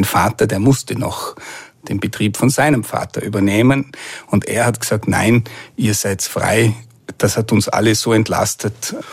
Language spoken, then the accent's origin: German; Vorarlberg, Austria; Ich bin ein Vorarlberger, ich habe dort die Handelsakademie besucht und danach kurz bei der Hypobank gearbeitet und dann habe ich in Innsbruck Wirtschaft studiert